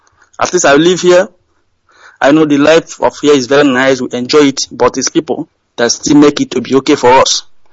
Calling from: France; I'm calling from France, but I live in France. I'm calling from France.

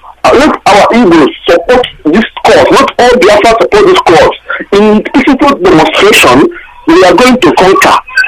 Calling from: England, United Kingdom; I'm calling from England.

